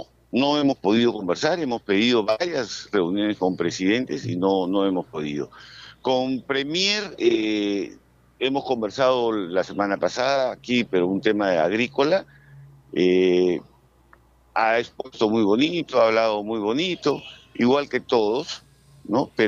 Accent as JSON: {"language": "Spanish", "region": "Piura", "country": "Peru", "said": "Nosotros también somos piuranos, somos la región, la segunda región quizás más importante del país."}